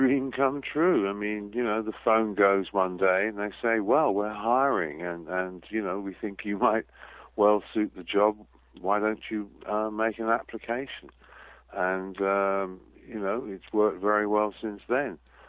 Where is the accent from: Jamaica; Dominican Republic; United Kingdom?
United Kingdom; now in United States; But of course, being originally British, although now I've naturalized to be an American, I never went to junior high